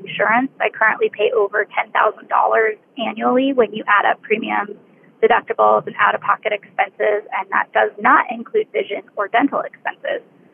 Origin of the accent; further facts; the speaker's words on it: Denver, Colorado, United States; from Denver.